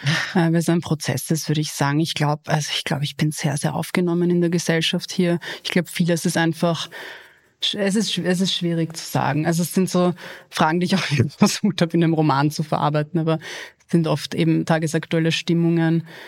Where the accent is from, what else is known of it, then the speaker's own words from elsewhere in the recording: Austria; ich bin halt auch Österreicherin.